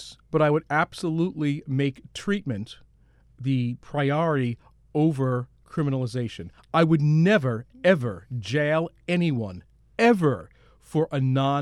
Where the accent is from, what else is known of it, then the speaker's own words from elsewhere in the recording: New York, United States; Being a New Yorker, I actually worked some Mercedes-Benz fashion weeks.